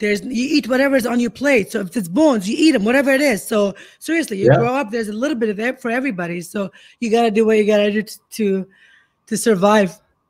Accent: Iraq; going back to where I came from, how I grew up in Iraq, so we eat a lot of Middle Eastern food.

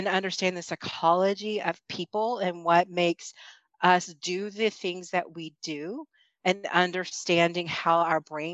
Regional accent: Texas, United States; moved away as an adult; now in Ontario, Canada; No, I don't love snow, but I'm actually a Texan. Living in Canada. I moved up here about 20 years ago with my husband. And, I've now lived about half my life in Texas and half my life in Ontario.

